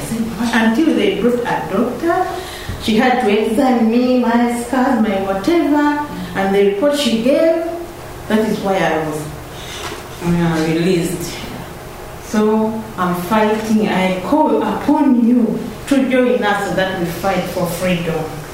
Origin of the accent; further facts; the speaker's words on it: Uganda; English is a second language; So, me, I'm from Uganda.